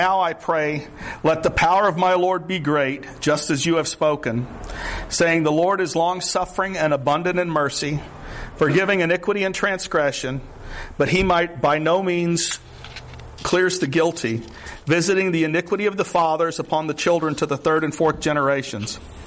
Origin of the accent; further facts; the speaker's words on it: Florida, United States; now in Vermont, United States; I am from Florida. I qualify.